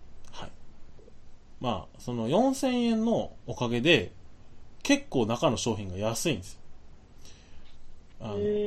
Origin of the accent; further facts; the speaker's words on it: Osaka, Japan; もう僕ら大阪ですけど